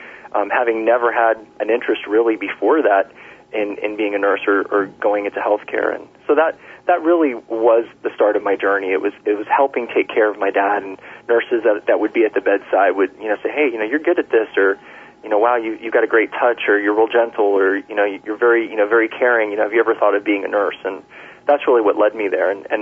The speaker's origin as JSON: {"language": "English", "town": "Miami", "region": "Florida", "country": "United States", "tie": "born or raised there", "also_born_or_lived": "New York", "said": "from I think around 1968 when we moved to Miami from New York till he passed away in 1990. So I grew up kind of sometimes going to work with my dad"}